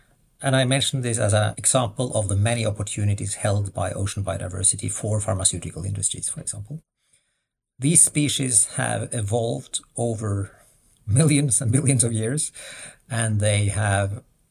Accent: Norway; I'm not saying this because it's my home country, but it's Norway

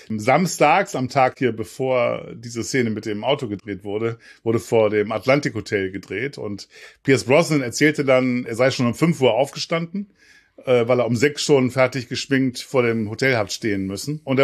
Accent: Hamburg, Germany; sage ich jetzt mal als Hamburger so.

